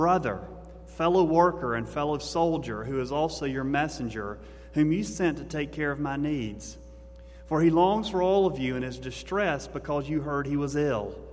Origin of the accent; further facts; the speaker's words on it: Tuscumbia, Alabama, United States; It was written from my hometown. It says, "Tuscumbia, Alabama